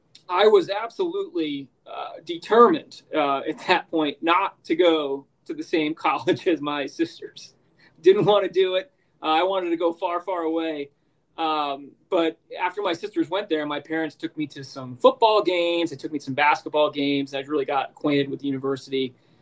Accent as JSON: {"language": "English", "town": "Waverly", "region": "New York", "country": "United States", "tie": "born or raised there", "said": "Sayre. And then right across the border is Waverly, New York. So I grew up in that little hamlet there."}